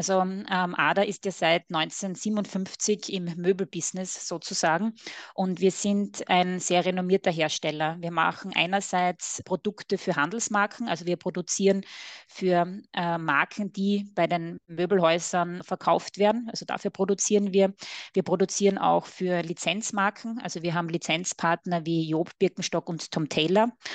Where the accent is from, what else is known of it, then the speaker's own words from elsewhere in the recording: Styria, Austria; mit Sitz in der schönen Oststeiermark in Österreich. Man hört es natürlich auch etwas an meinem Akzent.